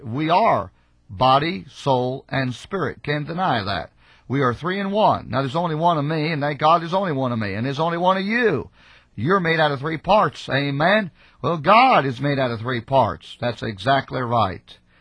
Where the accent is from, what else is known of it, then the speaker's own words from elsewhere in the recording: United States; I am an American. I am a Yankee. I am a Jew, but I'm a Yankee Jew